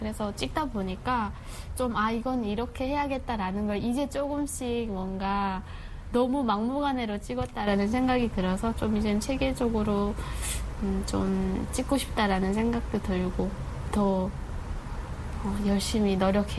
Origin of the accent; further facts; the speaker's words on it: North Korea; now in South Korea; 저는 2009년도에 탈북을 해서